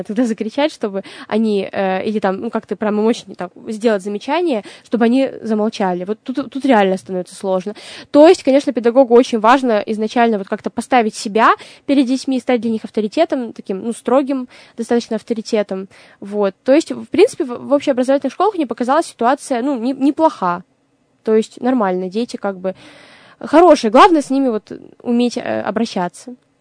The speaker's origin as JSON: {"language": "Russian", "town": "Yekaterinburg", "region": "Sverdlovsk Oblast", "country": "Russia", "tie": "born there", "said": "Я очень рада, что я родилась в Екатеринбурге и, получается, в Москве жила в общежитии"}